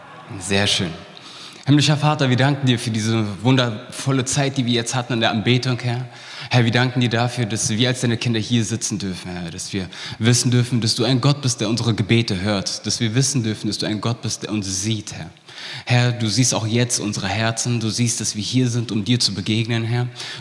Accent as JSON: {"language": "German", "region": "Berlin", "country": "Germany", "also_born_or_lived": "Hesse", "accent": "Berlin", "said": "ja, ich komme aus Berlin, woher weißt du das?"}